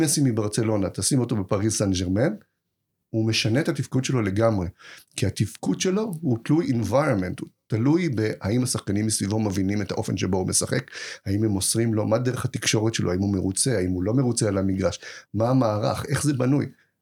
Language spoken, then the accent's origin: Hebrew; Haifa, Haifa District, Israel; אבל אני מחיפה